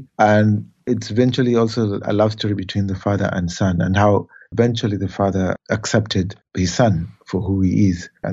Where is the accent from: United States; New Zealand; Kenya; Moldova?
Kenya; I'm Kenyan